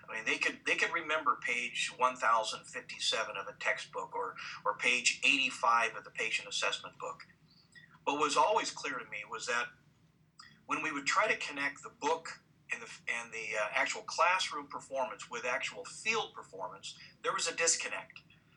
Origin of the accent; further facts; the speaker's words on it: Seattle, Washington, United States; I'm a true Seattleite, born and raised over here.